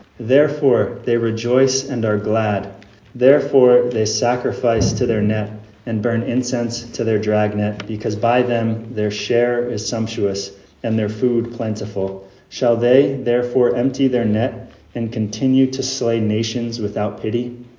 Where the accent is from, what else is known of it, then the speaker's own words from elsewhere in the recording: United States; It's probably pronounced Habakkuk, but I'm American, so I don't put accents on things.